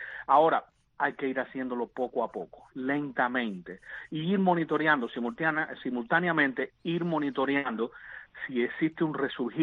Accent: Cienfuegos, Cuba; moved away; Originalmente de Cienfuegos, Las Villas.

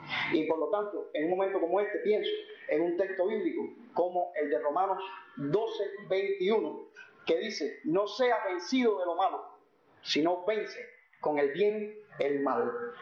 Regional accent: Cuba; para mí como cubano

